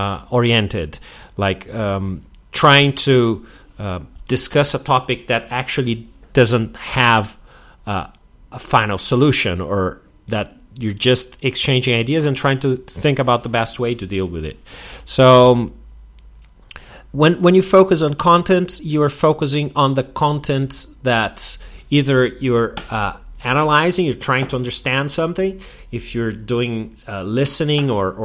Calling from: Porto Alegre, Rio Grande do Sul, Brazil

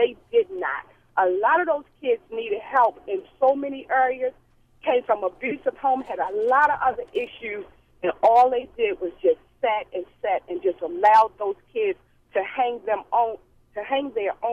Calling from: Baltimore, Maryland, United States; Hi, I'm calling from Baltimore.

